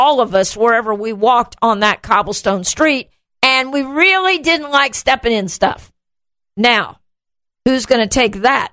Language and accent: English; Chiquimula, Guatemala; Growing up in Central America, my parents were missionaries. The lights in town, the electricity in our little town, and the town was called Chiquimula, Little Mule.